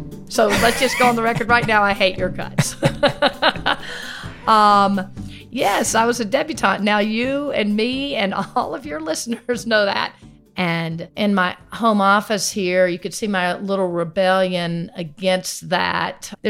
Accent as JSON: {"language": "English", "town": "Greenville", "country": "United States", "tie": "born or raised there", "said": "You know, I really loved growing up in Greenville. It was, at the time, a great place for me. It's a small place. I could ride my bike everywhere."}